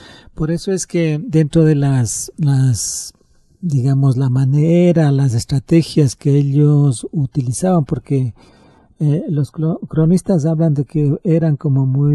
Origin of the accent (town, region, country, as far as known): Otavalo, Imbabura, Ecuador; born or raised there; also born or lived in Ipiales, Colombia